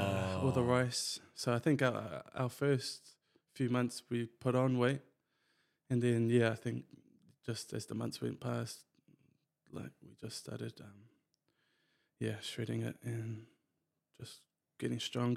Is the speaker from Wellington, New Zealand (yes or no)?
yes; Wellington, New Zealand; also born or lived in Palmerston North; Born in Wellington and raised in Wellington. until about 13. Moved around a bit. Started at a primary school in Palmerston North, actually. Then moved to St. Ben's in Wellington.